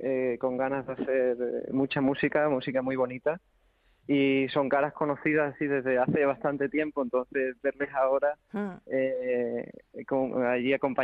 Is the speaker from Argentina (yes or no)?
no; Cáceres, Extremadura, Spain; ya que yo soy de Cáceres y desde que se creó la orquesta he estado escuchándolo allí desde que era bien pequeñito